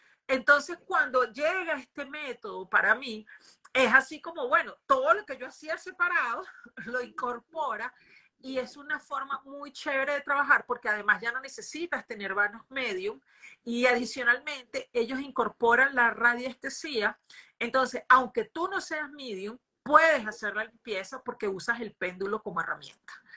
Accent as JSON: {"language": "Spanish", "country": "Venezuela", "moved": "as an adult", "lives_now": "Brazil", "said": "yo soy venezolana y me voy de Venezuela"}